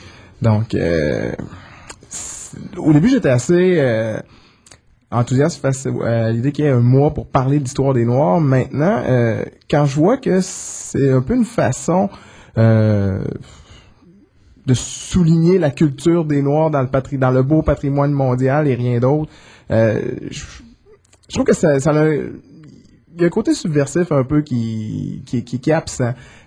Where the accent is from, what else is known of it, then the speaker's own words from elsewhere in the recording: Alma, Quebec, Canada; also born or lived in Montreal; Oui, à Alma, au Lac-Saint-Jean, malgré le fait que je suis né à Montréal, mais j'ai passé les 20 premières années de ma vie à Alma, au Lac-Saint-Jean.